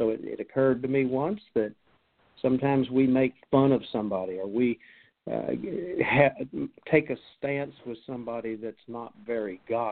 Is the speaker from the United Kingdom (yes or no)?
no; Houston, Texas, United States; And being born and raised in the Bio City, as they call it, or Bayou, depending on what part of Houston you were born in, I'm thankful that I don't have to deal with cold weather.